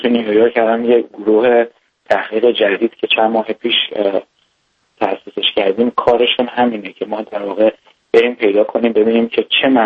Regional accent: Iran; به خاطر اینکه ما ایرانی هستیم

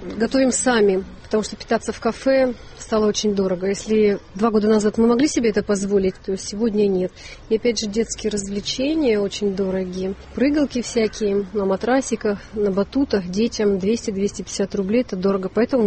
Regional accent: Penza Oblast, Russia; Мы приехали из Пензенской области, экономили целый год

